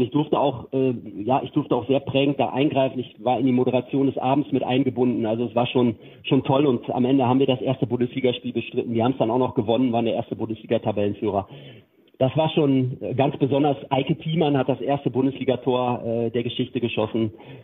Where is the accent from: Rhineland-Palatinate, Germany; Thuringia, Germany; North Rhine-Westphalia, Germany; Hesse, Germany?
North Rhine-Westphalia, Germany; Bocholt; wenn ich hier an Bocholt denke, meine Heimatstadt